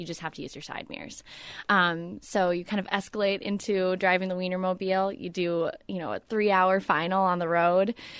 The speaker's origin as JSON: {"language": "English", "region": "Midwest", "country": "United States", "said": "You know, you mentioned we're from the Midwest. So waking up and seeing mountains, like you have to pinch yourself and are like, oh my gosh, there's no cornfields."}